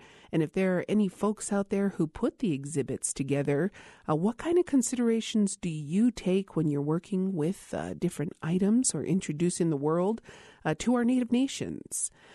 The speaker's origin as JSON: {"language": "English", "town": "Isleta Pueblo", "region": "New Mexico", "country": "United States", "said": "from Isleta Pueblo, and thank you for joining us today."}